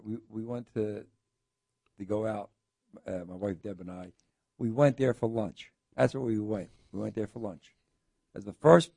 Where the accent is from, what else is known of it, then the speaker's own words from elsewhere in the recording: Philadelphia, Pennsylvania, United States; Well, I moved right from Philadelphia to here. So I spent, I'm 60, I spent 50 years in Philadelphia.